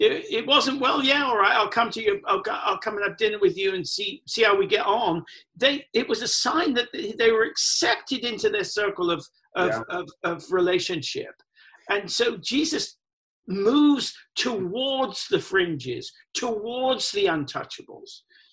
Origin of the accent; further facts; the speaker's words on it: England, United Kingdom; I'm learning history that I never knew before, partly because I came from England